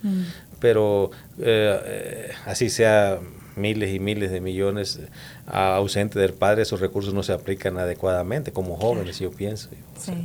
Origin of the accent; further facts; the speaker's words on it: Petatlán, Guerrero, Mexico; Sí, soy de Guerrero, Petatlán, Guerrero, México.